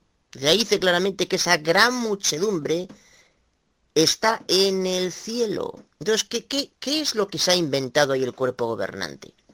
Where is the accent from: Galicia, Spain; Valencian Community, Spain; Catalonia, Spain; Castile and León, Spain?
Galicia, Spain; Soy Abogado de Galicia, España